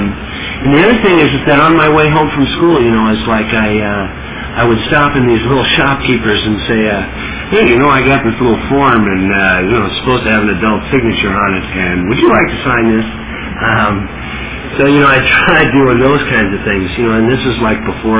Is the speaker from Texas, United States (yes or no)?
no; Burbank, California, United States; I come from Southern California, and I was raised in Burbank, you know, beautiful downtown Burbank. And, you know, I was basically raised in, like, you know, middle-class kind of neighborhood